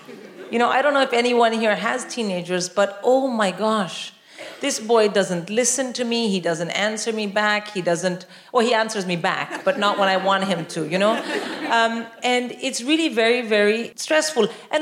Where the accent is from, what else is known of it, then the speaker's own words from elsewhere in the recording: India; moved away; And I'm born and raised in India.